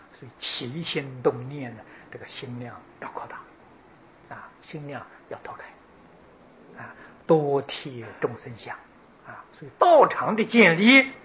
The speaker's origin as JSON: {"language": "Chinese", "country": "China", "said": "我们中国人讲风水破坏了"}